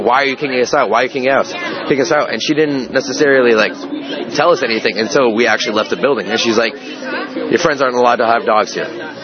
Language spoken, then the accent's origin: English; Massachusetts, United States; I'm here from Massachusetts, like, visiting.